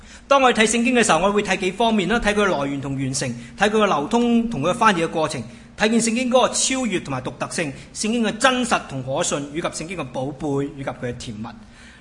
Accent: China; 我想我们中国人受儒家的思想有一定范围的影响

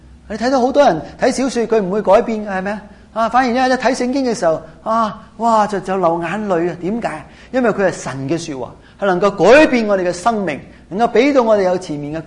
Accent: China; 但是我中国人很懂得讲一句的

